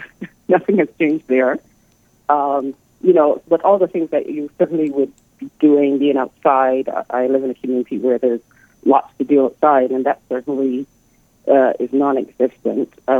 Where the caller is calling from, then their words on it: Toronto, Ontario, Canada; I'm calling from Toronto, Canada.